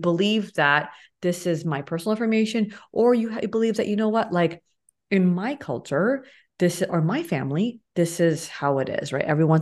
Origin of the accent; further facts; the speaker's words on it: United States; a lot of my clients are like me, they're born and brought up in the United States, you know?